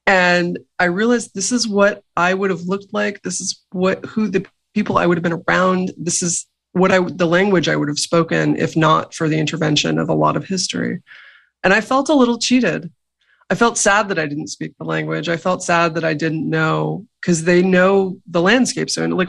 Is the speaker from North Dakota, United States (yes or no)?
no; New York, United States; I grew up in New York, where I don't look like most of the people who live there.